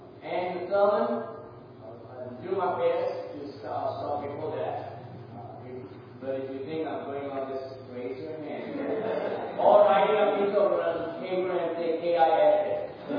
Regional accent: Goa, India; I come all the way from Goa, India. Goa is a state. India is a country. And in Goa, I pastor the Great and True Baptist Church.

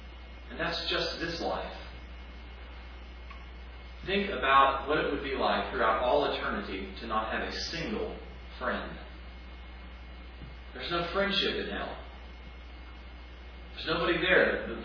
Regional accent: United States; born there; But it wasn't my choice to be born in America.

